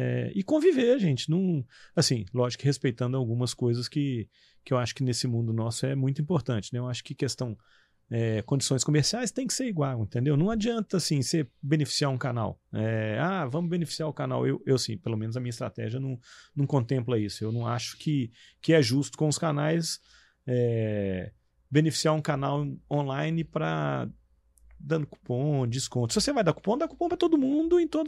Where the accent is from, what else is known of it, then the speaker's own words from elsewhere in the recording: Minas Gerais, Brazil; como a gente é mineiro, na hora que você pega o mapa do Brasil